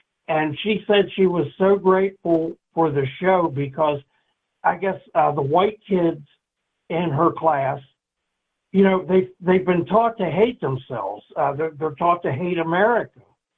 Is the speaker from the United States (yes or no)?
yes; Northern US, United States; I'm from the North.